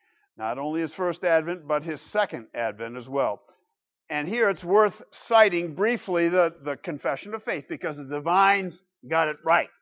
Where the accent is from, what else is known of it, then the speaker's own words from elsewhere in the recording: Grand Rapids, Michigan, United States; Thinking of Grand Rapids, my hometown, and praying this morning. I lived in that flat area for so long.